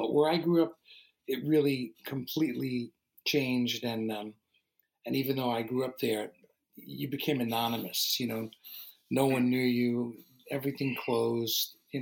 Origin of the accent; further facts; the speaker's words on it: New York City, New York, United States; now in Woodstock, United States; It. It's my home. I grew up in Brooklyn in a place that it just is not anywhere near.